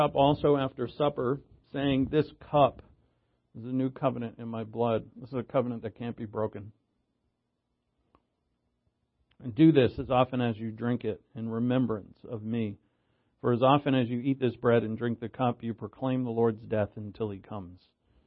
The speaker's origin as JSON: {"language": "English", "town": "Providence", "region": "Rhode Island", "country": "United States", "tie": "born or raised there", "said": "When I was a little kid, growing up in Providence, I went to Bless the Sacrament Catholic Church"}